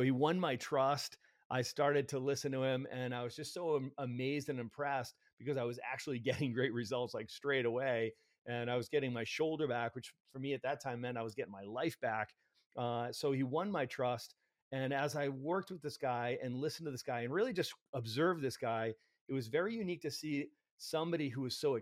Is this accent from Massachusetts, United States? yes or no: yes; Boston, Massachusetts, United States; I'm from Boston.